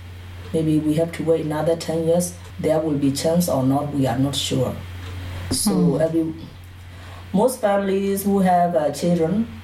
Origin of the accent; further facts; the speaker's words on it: Myanmar; English is a second language; now in Tasmania, Australia; I come from Burma. I have been in Tasmania about 7 years. I'm from Burma, but before I came to Australia, I lived in a refugee camp for 13 years.